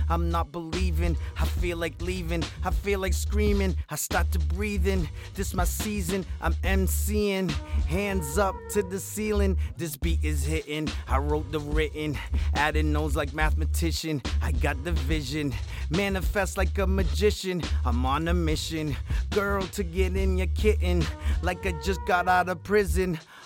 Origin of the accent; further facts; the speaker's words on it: Cape Verde; also born or lived in Guinea-Bissau; You know, I'm from Cape Verde, originally West Africa. And when I went to Guinea-Bissau, where I was born